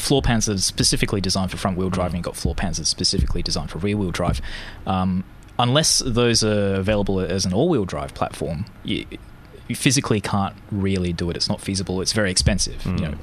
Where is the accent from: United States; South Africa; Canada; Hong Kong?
Hong Kong; When I was when I was a young kid, I grew up in Hong Kong